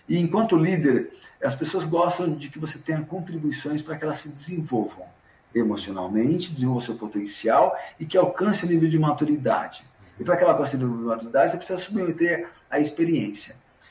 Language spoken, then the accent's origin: Portuguese; Japoatã, Sergipe, Brazil; born there; also born or lived in Francisco Morato; Francisco Morato, que é uma cidade da Grande São Paulo, e que eu morei durante 14 anos, e a cidade que eu nasci, que fica em Sergipe, apesar de ser branco ar-condicionado, sou sergipana, chamado Japoatã.